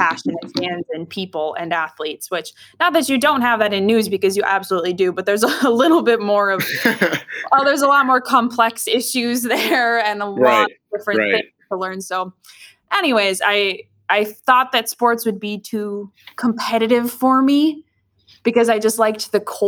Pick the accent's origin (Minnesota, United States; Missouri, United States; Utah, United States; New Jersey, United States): Minnesota, United States; St. Cloud; And I grew up in St. Cloud, Minnesota. And St. Cloud is about an hour and a half from the Minneapolis-St. Paul area.